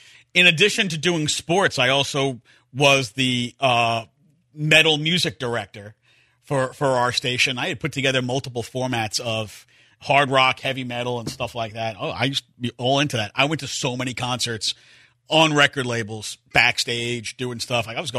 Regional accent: New York, United States; I'm not from Arkansas. I'm from New York.

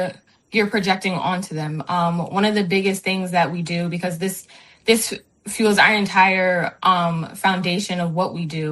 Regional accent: New York, United States; I'm originally from New York, so I will say that what's being seen here, there's a lot of that seen in New York as well

